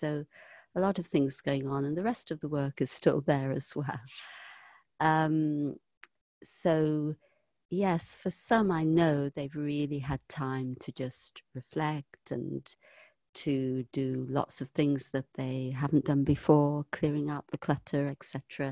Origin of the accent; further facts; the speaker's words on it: Liverpool, North West England, United Kingdom; Yeah. I'm from Liverpool.